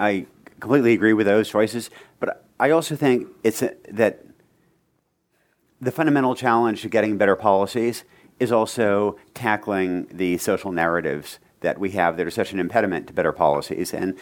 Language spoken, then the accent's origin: English; Oregon, United States; growing up in Oregon, we were nurtured on all the heroism of the pioneers on the Oregon Trail.